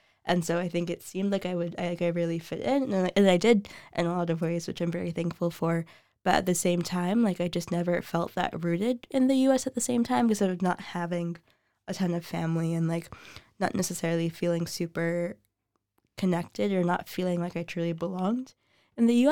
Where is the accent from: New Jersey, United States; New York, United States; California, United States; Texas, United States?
New York, United States; my perspective was very shaped by, yeah, growing up in New York and what I saw everyone around me doing